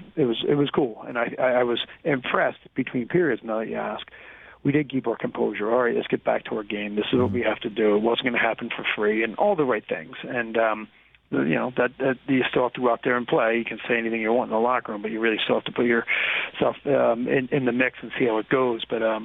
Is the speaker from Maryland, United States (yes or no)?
no; Philadelphia, Pennsylvania, United States; I grew up in Philadelphia when the Flyers were winning the Stanley Cup.